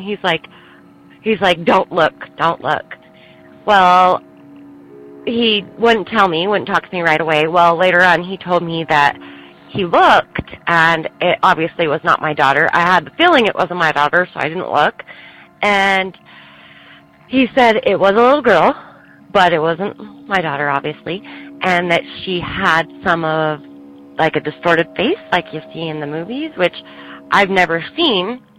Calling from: Utah, United States; I'm from Salt Lake area of Utah.

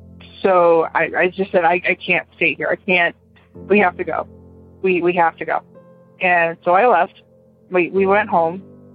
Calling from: Florida, United States; I'm calling from Brevard County, Florida.

